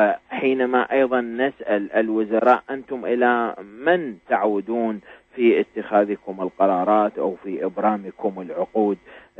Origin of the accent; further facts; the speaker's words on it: Iraq; حينما نطالب نحن كعراقيين